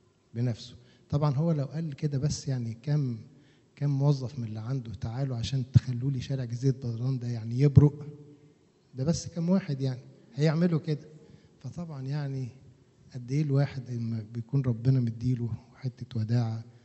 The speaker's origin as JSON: {"language": "Arabic", "town": "Shubra", "region": "Cairo Governorate", "country": "Egypt", "said": "أنا أساسا من شبرا من كنيسة أبو سفين, يعني الكنيسة اللي تربيت فيها"}